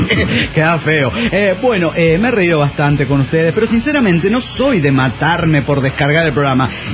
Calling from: Guadalajara, Jalisco, Mexico; Hola, ¿cómo están? Soy … de Guadalajara, Jalisco, México.

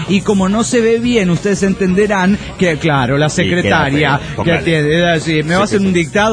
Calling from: Bucaramanga, Santander, Colombia; de Bucaramanga, Colombia.

